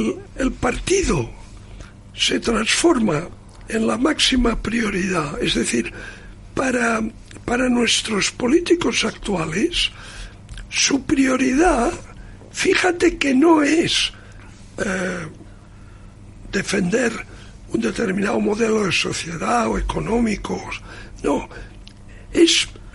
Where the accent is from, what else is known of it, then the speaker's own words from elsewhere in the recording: Spain; a mí una cosa que me duele mucho como español es la humillación a la que someten a la nación.